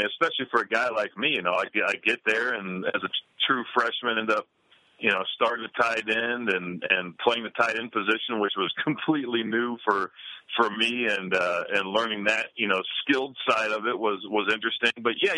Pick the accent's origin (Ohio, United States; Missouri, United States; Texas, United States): Ohio, United States; Greenville; I grew up in Greenville, Ohio, which is basically west central Ohio.